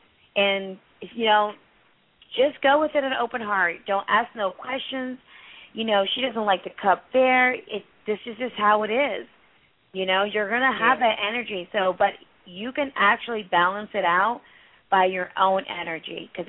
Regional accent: India; I'm from India.

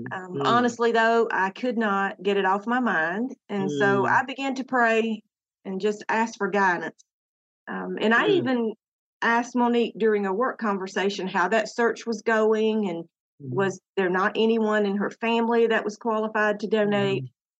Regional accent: Dublin, Georgia, United States; now in Lilburn, United States; So I am a true Georgia peach. I was born and raised in Dublin, Georgia.

